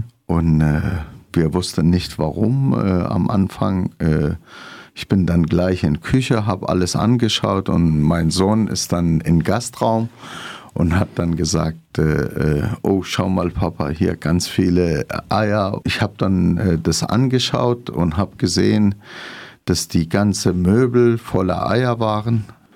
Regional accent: Syria; German is a second language; now in Freiburg, Germany; Ich bin Kurde aus Syrien, lebe seit 1983 in Deutschland, also fast immer in Freiburg. Mhm. Wir sind kurdische Flüchtlinge aus Syrien. Bin mit meinen Eltern nach Freiburg gezogen.

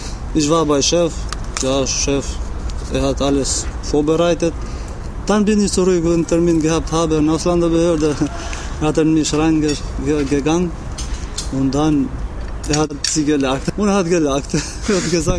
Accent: Kosovo; Ich habe überlegt, jetzt ist es auch gut, denn ich kann in meiner Heimat leben und ich bin zurück, freiwillig.

